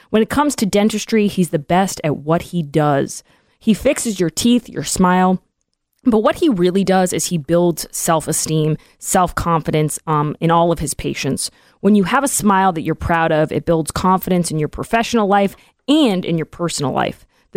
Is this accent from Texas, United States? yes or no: no; Massachusetts, United States; We're not from New York. We're all from Massachusetts.